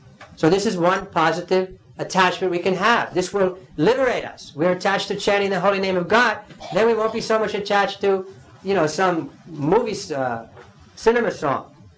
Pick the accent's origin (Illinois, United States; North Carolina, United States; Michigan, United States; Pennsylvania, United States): North Carolina, United States; born there; This is my home. I was born here in North Carolina, and I'm proud of it.